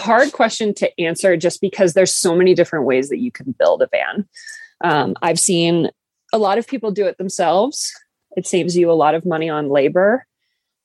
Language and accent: English; Rhode Island, United States; also born or lived in Boston; I grew up in Rhode Island, went to school in Boston, and then stayed there for, I've been living there for 10 years before I hit the road.